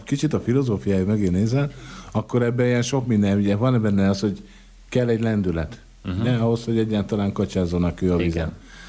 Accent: Budapest, Hungary; nem ugyanazok az opciók vannak, mint a Budapesten, a fővárosban. Ezt te is, én is, ugye, akik ott nőttünk föl

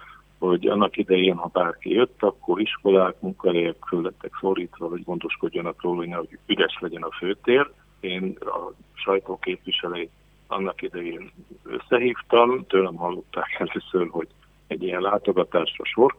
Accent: Kecskemét, Bács-Kiskun, Hungary; És én Kecskeméten születtem, tehát én kecskeméti vagyok, szerettem és szeretem is a városomat.

